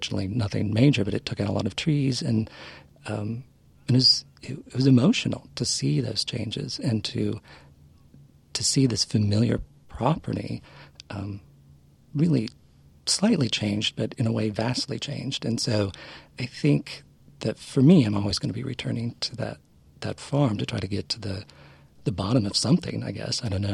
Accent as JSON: {"language": "English", "town": "Aurora", "region": "Illinois", "country": "United States", "tie": "born or raised there"}